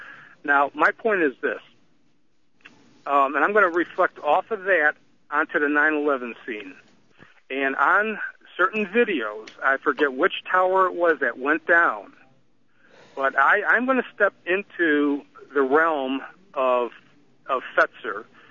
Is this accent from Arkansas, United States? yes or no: yes; Arkansas, United States; I'm from Arkansas. Guy from Arkansas.